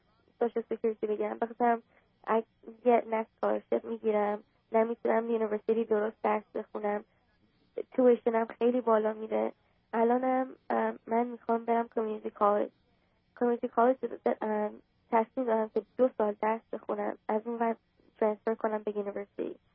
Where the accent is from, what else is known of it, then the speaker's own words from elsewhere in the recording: Iran; also born or lived in Toronto, Canada; now in Dallas, United States; من از 1999 از ایران خارج شدیم، اومدیم به تورنتو کانادا.